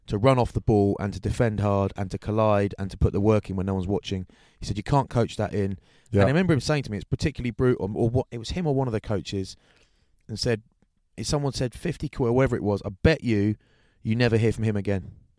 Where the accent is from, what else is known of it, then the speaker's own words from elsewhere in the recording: England, United Kingdom; it's because I'm English, people think, well...